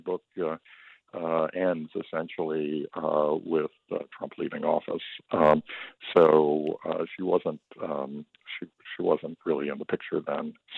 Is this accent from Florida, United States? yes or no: yes; Tampa, Florida, United States; I didn't grow up in Washington or New York. I grew up in Tampa, Florida.